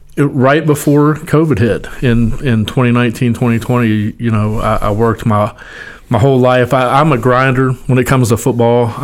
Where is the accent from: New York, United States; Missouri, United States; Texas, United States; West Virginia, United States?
West Virginia, United States; Ripley; I grew up around the Ripley area.